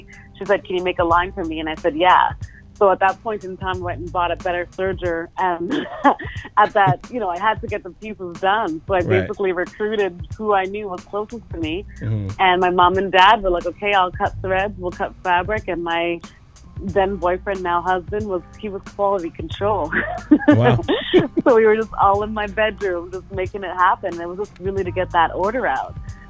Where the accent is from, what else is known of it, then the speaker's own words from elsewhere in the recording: Ottawa, Ontario, Canada; also born or lived in Toronto / New York City; Like I tell you, I grew up in Ottawa, then I moved to Toronto